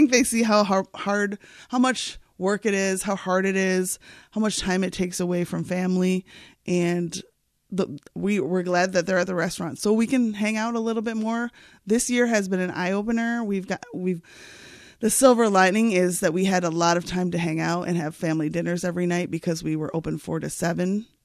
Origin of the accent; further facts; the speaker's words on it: United States; accent: American; And they hired me on the spot because I had an American accent and not an English accent